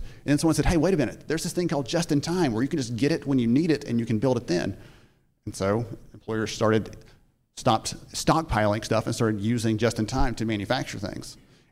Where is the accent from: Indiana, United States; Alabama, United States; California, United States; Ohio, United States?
Alabama, United States; I'm from Alabama. We don't do the cold very well, okay?